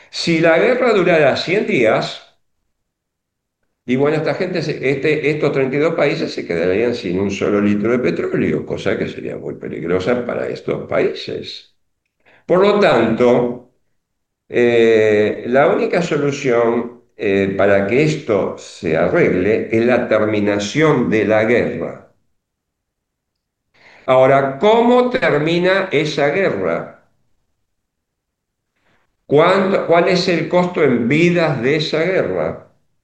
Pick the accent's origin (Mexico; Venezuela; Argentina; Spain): Argentina; Bueno, uno de los perjudicados somos los argentinos.